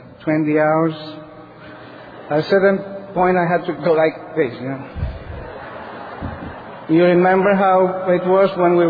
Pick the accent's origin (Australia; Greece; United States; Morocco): Greece; Athens, Attica; first language Greek; English is a second language; Good evening, everybody. … I'm an addict from Athens, Greece.